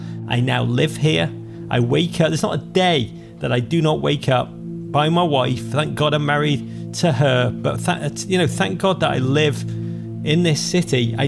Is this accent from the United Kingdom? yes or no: yes; Liverpool, North West England, United Kingdom; my book is very much about growing up in Liverpool in the 1980s.